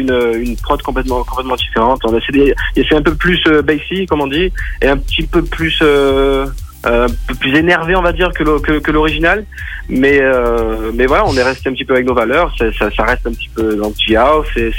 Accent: Marseille, Provence-Alpes-Côte d'Azur, France; Pourtant, même qu'on est de Marseille

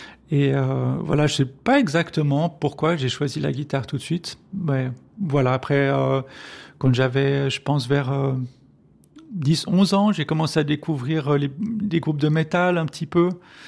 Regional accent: Geneva, Switzerland; Oui, j'ai grandi à Schaenbourg.

